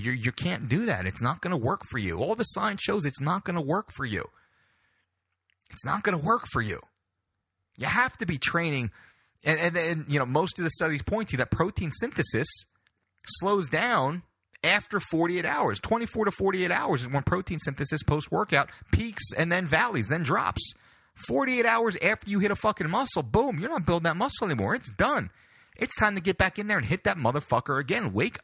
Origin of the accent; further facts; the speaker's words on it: Belmar, New Jersey, United States; He has two gyms in New Jersey, one of which is near my hometown of Belmar.